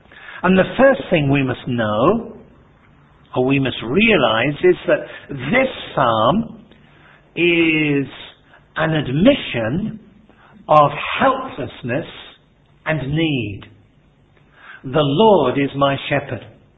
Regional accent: England, United Kingdom; And I suppose too, being British or English, we have a kind of sentimental thing, perhaps from childhood, of little lambs and sheep.

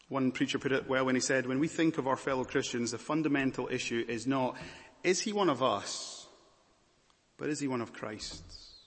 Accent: Scotland, United Kingdom; I come from Scotland.

